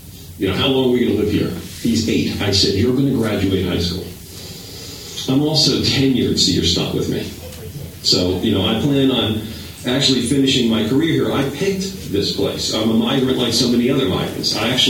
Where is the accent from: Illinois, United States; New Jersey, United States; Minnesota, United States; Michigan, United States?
New Jersey, United States; also born or lived in Brooklyn; now in Nevada, United States; You know, I'm from Brooklyn originally. I grew up in northern New Jersey. But now I'm in Nevada, and I work at UNLV.